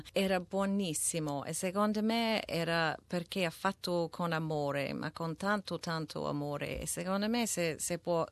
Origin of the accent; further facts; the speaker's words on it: Melbourne, Victoria, Australia; Italian is a second language; Vengo da Melbourne, quindi manco il sole prima di tutto